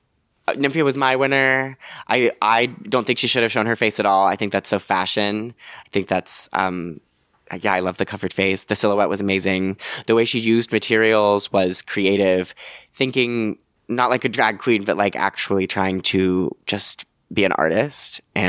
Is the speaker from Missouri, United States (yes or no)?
no; New York, United States; I've lived in New York my whole life. I'm a New Yorker.